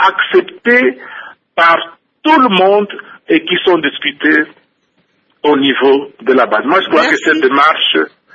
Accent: DR Congo; Cela pourrait être une innovation chez nous en RDC

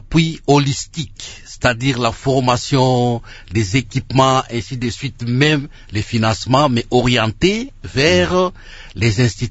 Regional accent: Lubumbashi, Haut-Katanga, DR Congo; Ça c'était à Lubumbashi chez nous à la Katouba à l'époque.

